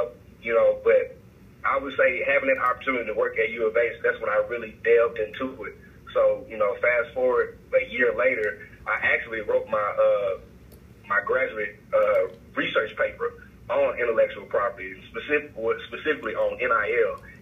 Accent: Louisiana, United States; I'm originally from Louisiana. I went to undergraduate school at Louisiana Tech.

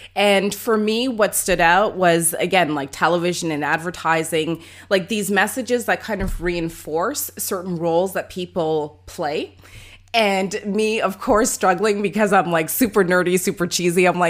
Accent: Canada; moved away; being born and raised in Canada, voting, etc.

